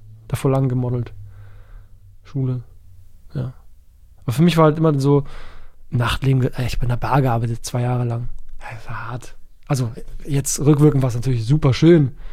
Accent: Berlin, Germany; als Berliner Junge

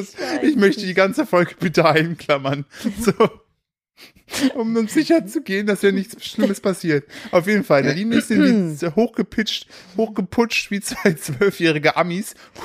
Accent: East Germany, Germany; ich komme aus der Ecke.

